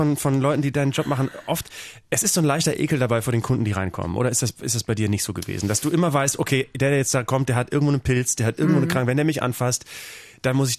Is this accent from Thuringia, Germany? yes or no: no; Bremen, Germany; Ich bin in Bremen.